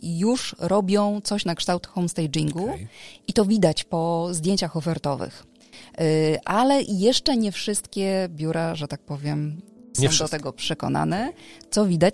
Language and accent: Polish; Greater Poland Voivodeship, Poland; Nie, ja jestem w ogóle z Wielkopolski